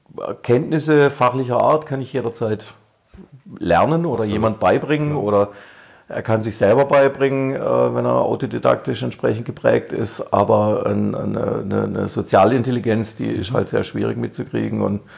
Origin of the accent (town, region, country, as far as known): Baden-Württemberg, Germany